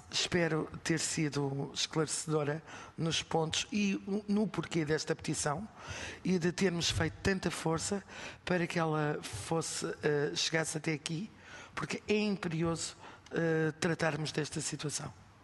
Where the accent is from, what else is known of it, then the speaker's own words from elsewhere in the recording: Figueira da Foz, Centro, Portugal; Eu sou natural da Figueira da Foz.